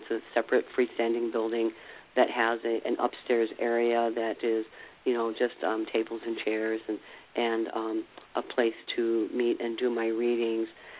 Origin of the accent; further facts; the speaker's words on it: New York, United States; And of course, that's my, I call it my home state.